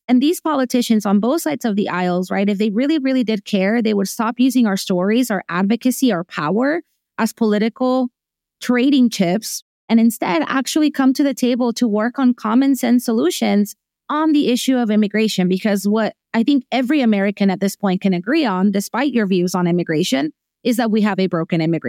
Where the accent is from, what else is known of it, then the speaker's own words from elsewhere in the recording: Venezuela; especially those back home, my home country of Venezuela.